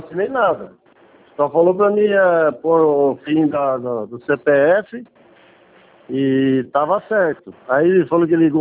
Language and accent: Portuguese; Jundiaí, São Paulo, Brazil; eu sou de Jundiaí